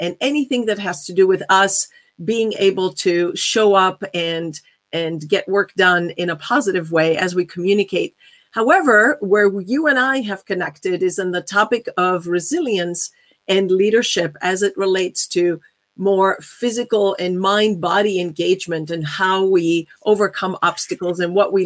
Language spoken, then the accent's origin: English; Athens, Attica, Greece; now in Bloomington, United States; I come coming to you live from Bloomington, Indiana, originally from Athens, Greece. That's my hometown. That's where my heart is. But I work and live in Bloomington, Indiana.